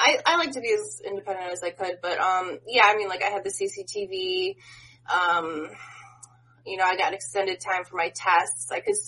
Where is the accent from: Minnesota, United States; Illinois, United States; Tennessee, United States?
Illinois, United States; Lake Zurich; moved away as an adult; now in South Carolina, United States; I'm from Illinois, from Lake Zurich.